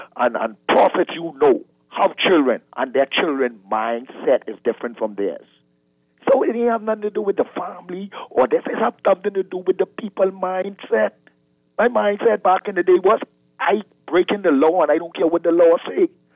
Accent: Mason, United States; I grew up in Mason.

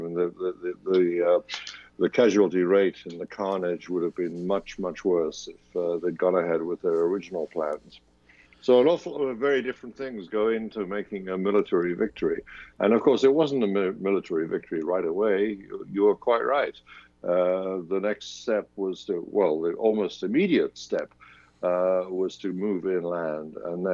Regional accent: Scotland, United Kingdom; As a Scot, I'm rather proud of his efforts.

